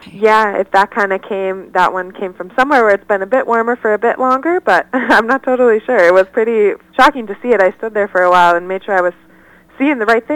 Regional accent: Hudson, Wisconsin, United States; our Wisconsin campus, which I'm from Hudson

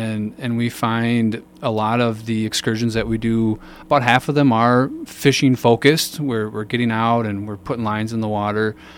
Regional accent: Hastings, United States; also born or lived in Colorado; I grew up in Hastings, graduated from the high school in 2007, and my family and I recently moved back. We spent some time out in Colorado and moved back to town with our young kids now

